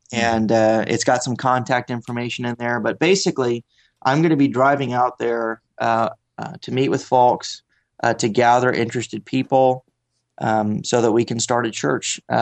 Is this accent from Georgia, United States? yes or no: no; San Antonio, Texas, United States; I grew up in this area. I grew up in San Antonio, South Texas, my whole life.